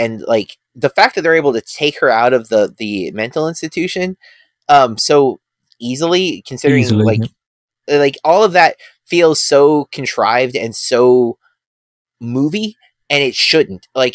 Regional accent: Southern United States, United States; What do you know about that, Mr. Europe? I'm from the South.

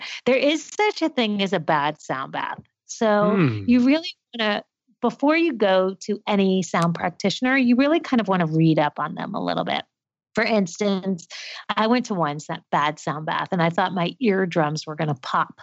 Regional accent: New York, United States; now in Los Angeles, United States; You know, it's so funny because I'm from New York also. So before I moved here, someone said, whatever you do, don't go LA.

